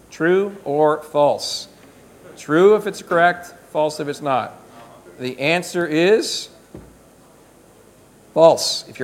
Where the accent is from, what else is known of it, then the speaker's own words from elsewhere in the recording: Canada; moved away; I'm from Canada. I don't currently live in Canada.